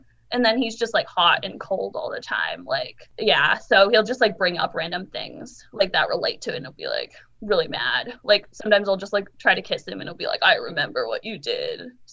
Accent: Sacramento, California, United States; I'm 23 and I'm from Sacramento.

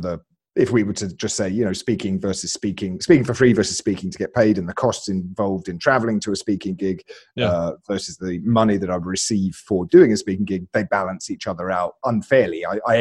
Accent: Alabama, United States; born there; So, I was born in Alabama. And I realized that when I spoke with this accent instead, my rates just went through the roof. So now I pretend to be from the UK.

